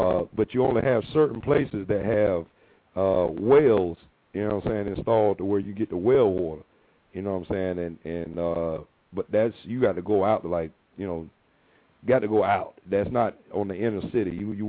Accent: Tampa, Florida, United States; I'm from Tampa, brother. But no offense to Miami down there

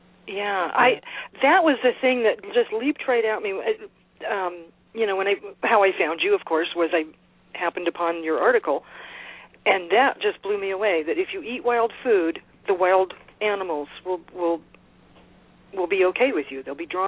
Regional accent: Los Angeles, California, United States; now in Tennessee, United States; I grew up in the city. I grew up in Los Angeles and, moved here to the mountains of Tennessee about 8 years ago.

